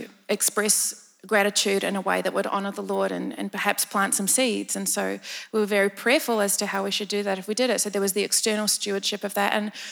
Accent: New Zealand; now in Australia; I was raised in New Zealand, which is actually a very different culture to Australia.

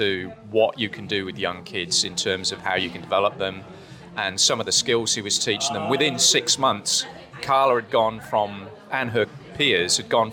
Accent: England, United Kingdom; I'm English

